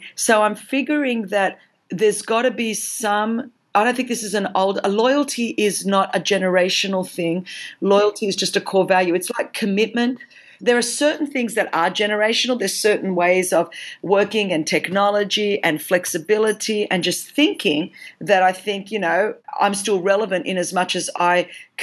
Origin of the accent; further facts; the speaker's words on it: Greece; first language Greek; English is a second language; Yes, I'm Greek. So I say this with love because my first language is Greek. I was Greek before my big fat Greek wedding. So I have a lot of love. I have a Greek passport.